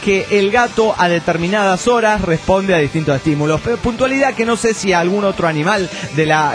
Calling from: Bella Unión, Artigas, Uruguay; de Bella Unión, República del Estado de Uruguay.

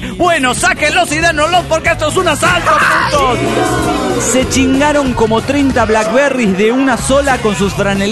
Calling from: San Rafael, Mendoza, Argentina; de San Rafael Mendoza, Argentina.

